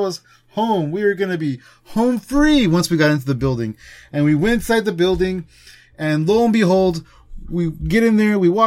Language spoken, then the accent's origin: English; California, United States; 11 o'clock for us, because we're from California.